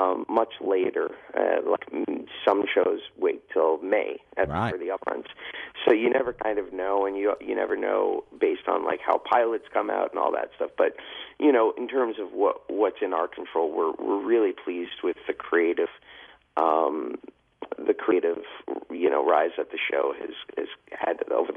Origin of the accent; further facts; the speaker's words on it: Florida, United States; See, I grew up in South Florida where it kind of rained all the time, so I find it cozy